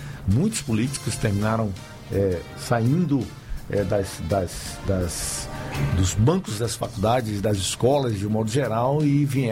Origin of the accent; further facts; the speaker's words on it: Ilhéus, Bahia, Brazil; um grande abraço ao povo todo da cidade de Itabuna, vizinha minha cidade, sou de Ilhéus, viu?